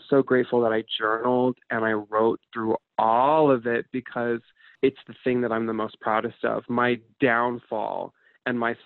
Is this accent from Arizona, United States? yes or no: no; Utah, United States; And growing up in Utah was such a clusterfuck.